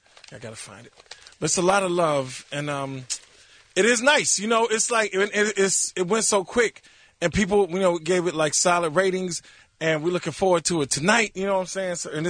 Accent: Chicago, Illinois, United States; You know, I'm from Chicago and it's set in Chicago.

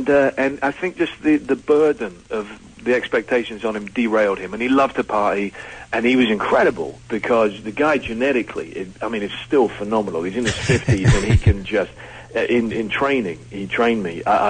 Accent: England, United Kingdom; growing up in England

